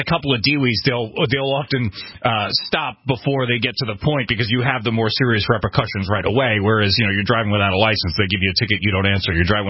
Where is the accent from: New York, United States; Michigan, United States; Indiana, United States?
New York, United States; And so I'm from New York